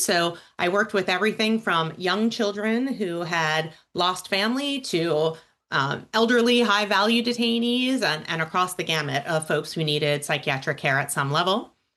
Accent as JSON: {"language": "English", "region": "New Jersey", "country": "United States", "tie": "born or raised there", "said": "I grew up in New Jersey, which, believe it or not, got my pathway started to leadership."}